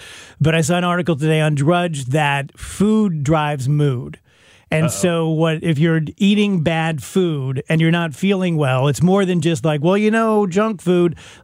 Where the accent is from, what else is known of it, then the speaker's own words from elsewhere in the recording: South Roxana, Illinois, United States; And then just growing up in South Roxana, too.